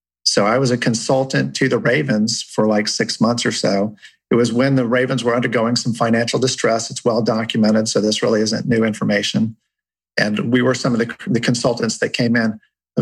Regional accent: Kansas, United States; also born or lived in Oklahoma; I'm a Midwesterner. I grew up in Oklahoma and Kansas. I spent a good portion of my time on a farm in Kansas.

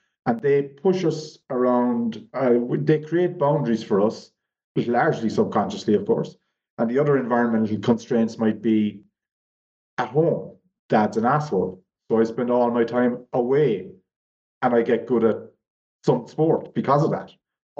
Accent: Ireland; I grew up in Ireland where Gaelic football and hurling and soccer and rugby are the predominant sports.

